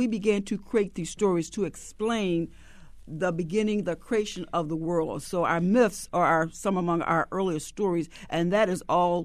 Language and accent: English; Alcoa, Tennessee, United States; moved away as an adult; the sounds, the sights, the rhythms, the call and responses from my hometown of Alcoa, Tennessee. Then I went to Howard University in the 60s.